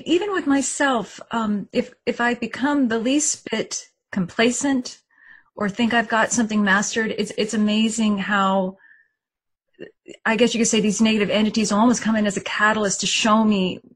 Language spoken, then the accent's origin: English; California, United States; Like when I grew up in Northern California, everyone knew of, probably a lot of viewers and yourself have heard of Bohemian Grove.